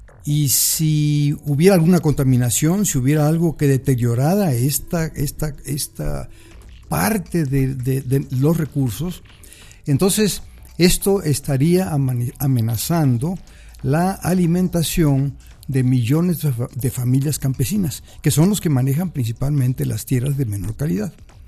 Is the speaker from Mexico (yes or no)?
yes; Mexico; Fundamentalmente el derecho que tenemos los mexicanos para una alimentación inocua, variada.